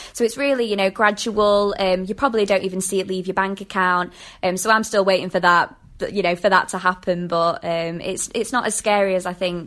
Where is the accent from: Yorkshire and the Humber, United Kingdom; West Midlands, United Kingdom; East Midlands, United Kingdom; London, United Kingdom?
Yorkshire and the Humber, United Kingdom; Doncaster; I'm from Doncaster originally, so I did kind of know Leeds before.